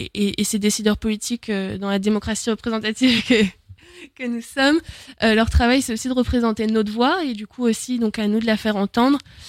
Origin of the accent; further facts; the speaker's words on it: Tours, Centre-Val de Loire, France; puisque moi, je suis tourangelle.